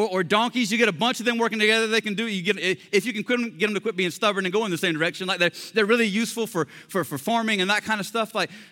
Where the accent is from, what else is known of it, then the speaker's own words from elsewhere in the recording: Kannapolis, North Carolina, United States; I'm from Kannapolis, North Carolina. And you get this real confused, befuddled look on their face. It's like, I'm about 20 minutes north of Charlotte.